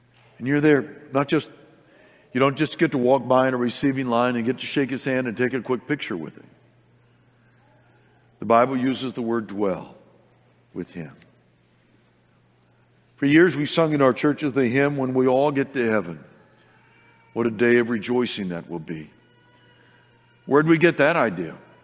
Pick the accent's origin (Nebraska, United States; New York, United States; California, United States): California, United States; And I was thinking about growing up in California where I did.